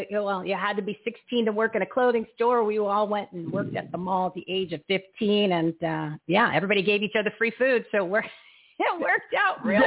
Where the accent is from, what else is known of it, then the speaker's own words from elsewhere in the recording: Bridgewater, New Jersey, United States; I'm from Bridgewater, New Jersey. Grew up there.